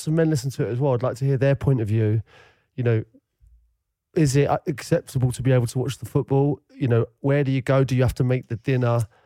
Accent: London, United Kingdom; I grew up in London, right? West London.

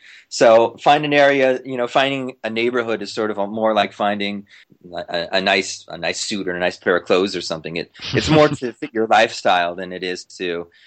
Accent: Long Beach, California, United States; Where I came from, within greater LA, I'm not from LA proper. I'm from Long Beach, I think of Long Beach a little bit like the New Jersey of Los Angeles.

